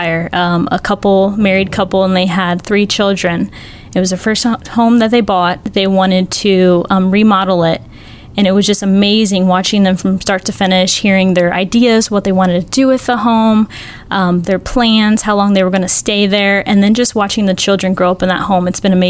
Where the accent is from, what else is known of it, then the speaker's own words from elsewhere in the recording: Indiana, United States; now in Cape Coral, United States; I'm actually from the great state of Indiana. I'm a Hoosier at heart. I've been in Florida for about 7 years now. I live in Cape Coral, just across the bridge from Fort Myers here.